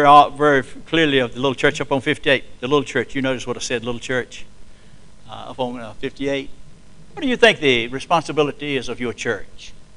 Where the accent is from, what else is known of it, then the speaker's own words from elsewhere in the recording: United States; I love our country. I love to stand here and say that I am an American, and I appreciate the fact that I was raised in a Christian home